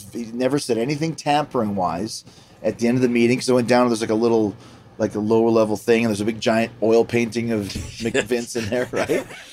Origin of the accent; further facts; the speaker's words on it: Winnipeg, Manitoba, Canada; I grew up in Winnipeg.